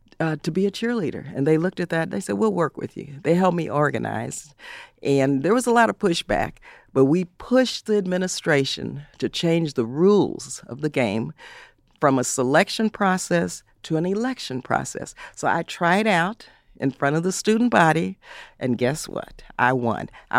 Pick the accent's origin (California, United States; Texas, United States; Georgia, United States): California, United States; San Fernando; In Southern California, you know, I was raised actually in San Fernando.